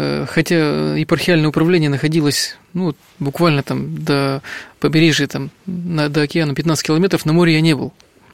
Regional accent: Perm, Perm Krai, Russia; born there; also born or lived in Novosibirsk Oblast; now in Kamchatka, Russia; Родился я на Западном Урале, в Перми. 9 лет провел в монастыре в городе Новосибирске, в Михайло-Архангельском

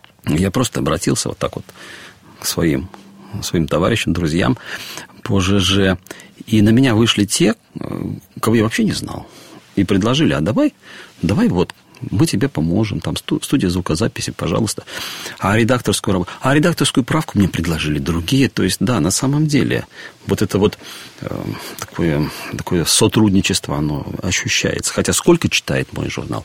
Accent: Grodno, Grodno Region, Belarus; Вообще-то я сам из Западной Белоруссии, из города Гродно.

